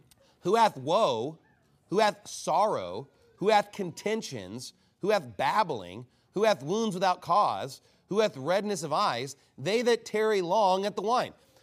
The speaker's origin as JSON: {"language": "English", "town": "Canyon", "region": "Texas", "country": "United States", "tie": "born or raised there", "said": "You know, I grew up in Canyon, Texas area, Randall County. It was a dry county."}